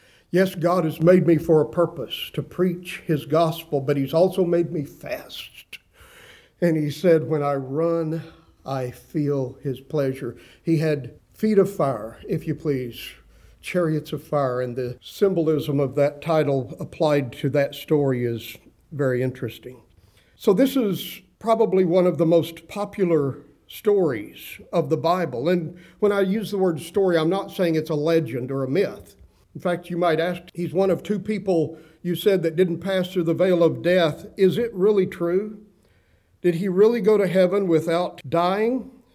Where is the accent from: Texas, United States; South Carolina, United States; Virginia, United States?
Texas, United States; Now, I was a young boy growing up in West Texas in the 1960s